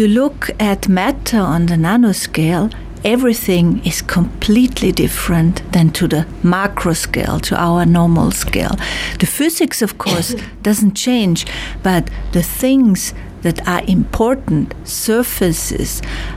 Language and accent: English; Austria; now in Tropics; We come from Austria in Europe, where you have four seasons, you know, which is very far up north.